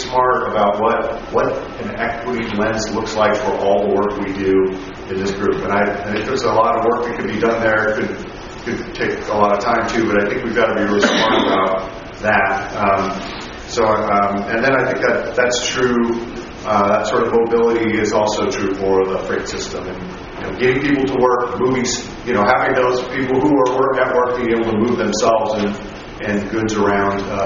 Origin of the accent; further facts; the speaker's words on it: Portland, Oregon, United States; I grew up in East Malone County, so I grew up in Park Rose, and I live in Washington County now.